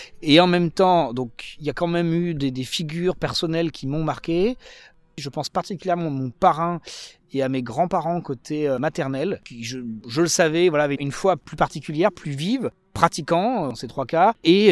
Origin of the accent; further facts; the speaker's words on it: France; ce qu'on connaît chez nous en France.